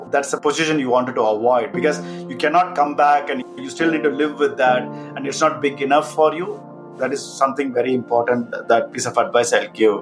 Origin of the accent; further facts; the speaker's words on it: India; I come from India